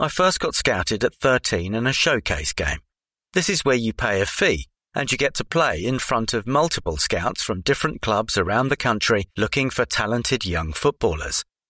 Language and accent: English; London, United Kingdom; I grew up in the Ladbroke Grove area of West London and I've lived there my whole life. My father is Nigerian and my mother is half Spanish and half Indian.